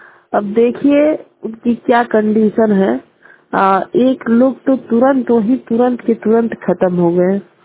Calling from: Ganera, Uttar Pradesh, India; ग्राम पंचायत गनेरा टोला देवगा जंगल block Naugarh से बोल रही हूँ।

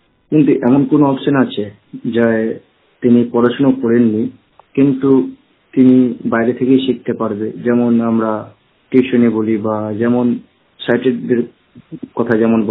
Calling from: Malda, West Bengal, India; আমি পশ্চিমবঙ্গের মালদা ডিস্ট্রিক্ট থেকে বলছি।

